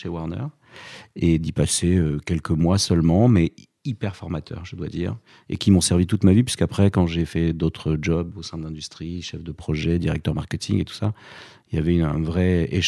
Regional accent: Arcachon, Nouvelle-Aquitaine, France; je suis originaire d'Arcachon, je suis né là-bas. Et je suis toujours resté dans la région

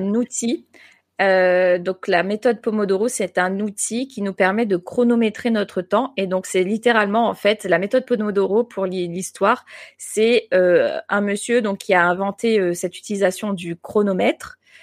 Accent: France; accent: French; Je le dis avec mon gros accent de français.

